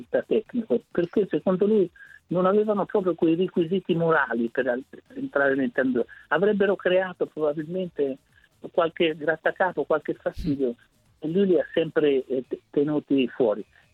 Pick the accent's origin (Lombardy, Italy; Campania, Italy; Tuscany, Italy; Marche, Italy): Tuscany, Italy; Prato; sono nato a Prato, vicino a Prato, stavo vicino alla campagna